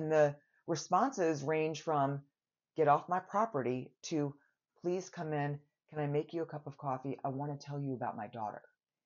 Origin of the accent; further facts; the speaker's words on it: New York, United States; I grew up in New York, so maybe.